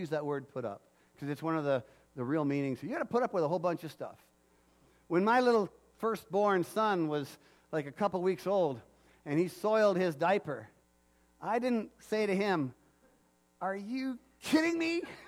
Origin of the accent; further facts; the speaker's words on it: Cranbrook, British Columbia, Canada; And as I was walking along in the city that I grew up in Cranbrook